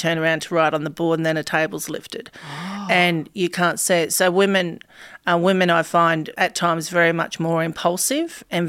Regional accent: Campbelltown, New South Wales, Australia; because of where I grew up in Ayres at Campbelltown, which is a massive housing estate, and it was pretty rough and everyone was doing it pretty hard.

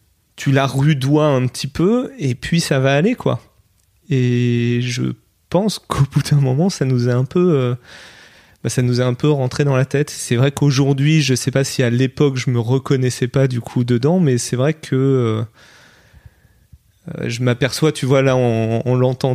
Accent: France; mon pays, la France, c'est là où j'ai grandi

